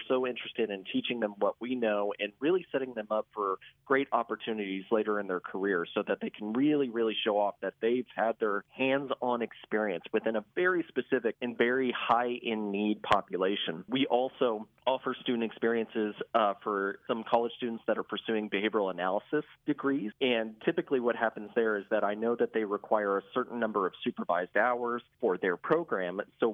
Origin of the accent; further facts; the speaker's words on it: Poplar Bluff, Missouri, United States; so I'm originally from this area. I mean, I've been in Poplar Bluff, Missouri. That's my hometown